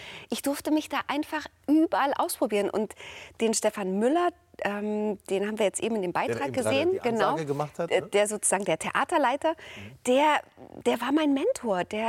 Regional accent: Saxony, Germany; ich kam ja aus dem Erzgebirge und ich habe ja gedacht, wirklich, ich spreche Hochdeutsch.

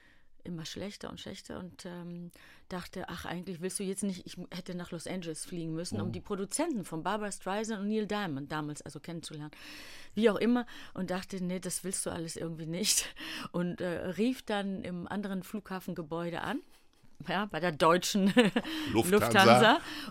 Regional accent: Greece; now in Germany; In Deutschland lebte ich. Dann war ich ja oft auch in meiner Heimat Griechenland.

